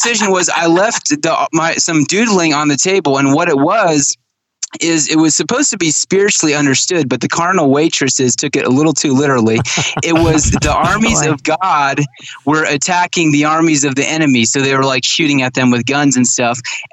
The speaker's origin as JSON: {"language": "English", "country": "Kenya", "tie": "born or raised there", "said": "my parents were missionaries in Kenya, Africa. So I grew up in Kenya, and they were Amish Mennonite missionaries"}